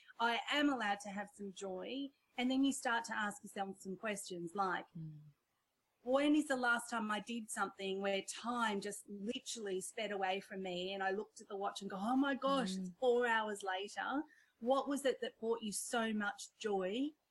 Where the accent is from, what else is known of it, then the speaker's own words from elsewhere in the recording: India; born there; accent: Indian; I'm Indian by birth and I've got my whole my childhood story, which again, we won't have time for, but you know, when I'm on stage and I crack into my Indian accent